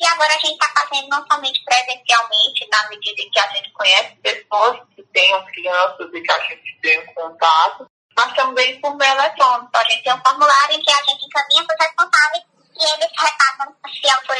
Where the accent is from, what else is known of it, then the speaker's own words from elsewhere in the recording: Paraíba, Brazil; Como eu vim de uma região, eu sou da Paraíba, e lá eu comecei a observar, ao chegar aqui